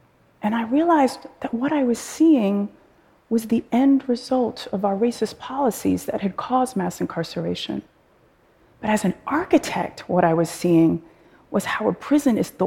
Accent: Oakland, California, United States; a program in a high school in my hometown of Oakland.

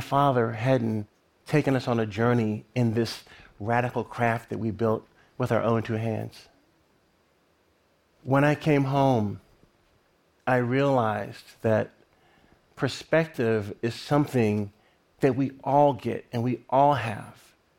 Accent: Lynchburg, Virginia, United States; I'm flying over Lynchburg, Virginia, my hometown, and my family's probably breaking bread.

